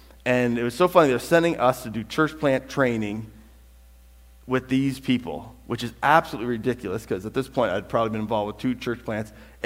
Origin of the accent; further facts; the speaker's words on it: Canada; that's not in my reality of like growing up in Canada